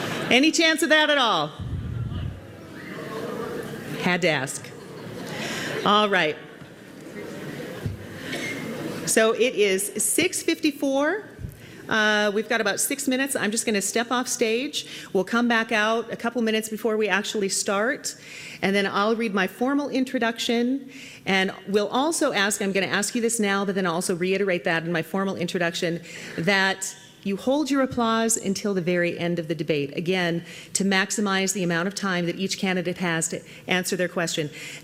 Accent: Miles City, Montana, United States; I'm a mom and I'm from Miles City

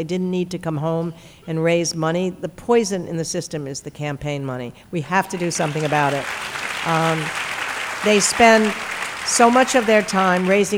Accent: New York, United States; the owner of the old Brooklyn Dodgers, who had moved them, taken them away from us growing up in New York to Los Angeles

